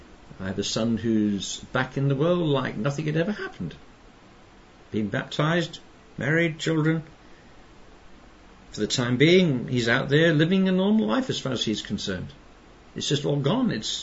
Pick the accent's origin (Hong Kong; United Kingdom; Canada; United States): United Kingdom; Glasgow, Scotland; born there; And I was born in January 1944, so that's just about, 15, 16 months before the end of World War II. So apart from, as a tiny baby, being chucked under the dining room table when the bombs were falling on Glasgow